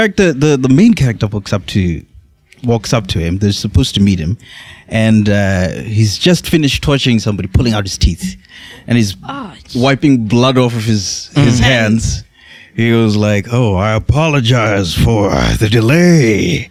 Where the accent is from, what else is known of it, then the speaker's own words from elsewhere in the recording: Mau, Uttar Pradesh, India; Also, I'm from Mau.